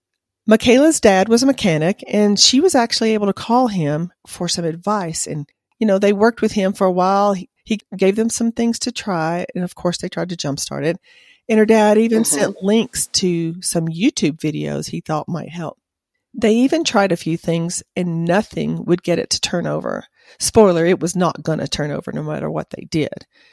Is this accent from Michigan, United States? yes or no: no; Tennessee, United States; No, I mean, I'm from Tennessee, and we drove through there on our way to the panhandle of Florida for vacation.